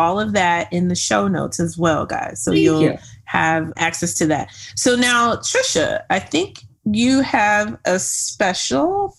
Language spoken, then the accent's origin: English; Texas, United States; And I am from Texas, so Juneteenth is a big deal.